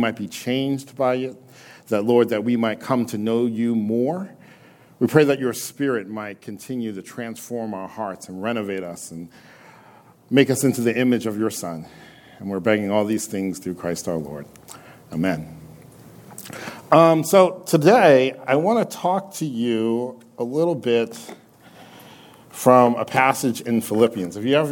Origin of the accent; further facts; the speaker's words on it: Philadelphia, Pennsylvania, United States; I am from Philadelphia, a little church in Germantown.